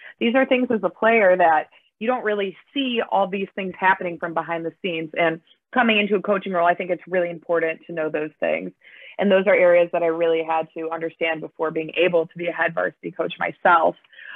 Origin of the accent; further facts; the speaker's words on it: Northbrook, Illinois, United States; I grew up in Northbrook, Illinois, played at Glenbrook North High School, and had a great career there.